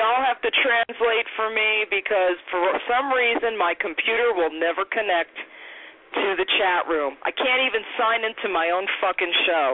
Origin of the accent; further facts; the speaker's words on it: East Coast, United States; of Cape May, and I'm from the East Coast.